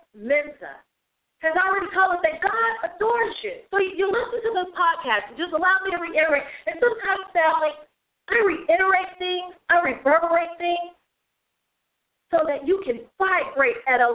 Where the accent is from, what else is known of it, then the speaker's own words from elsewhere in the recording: the South, United States; You know, I'm from the South, but sometimes we just roll, stress up the word.